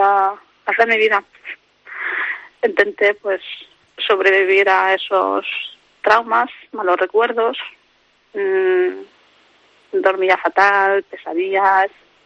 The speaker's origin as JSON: {"language": "Spanish", "country": "Spain", "tie": "born or raised there", "also_born_or_lived": "Morocco"}